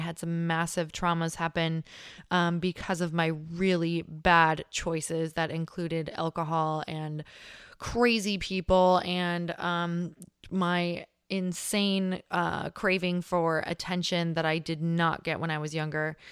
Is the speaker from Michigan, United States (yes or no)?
yes; Michigan, United States; accent: Upper Peninsula; I grew up in Upper Michigan. Did you guys know there was an upper part to Michigan? Didn't think so. So yes, it's an upper peninsula. Borderline Canada might as well be Canada. We have a crazy Canadian accent, but not really.